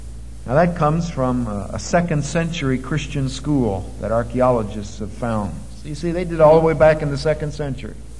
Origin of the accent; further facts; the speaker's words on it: Northeast, United States; The list I grew up with in the Northeast?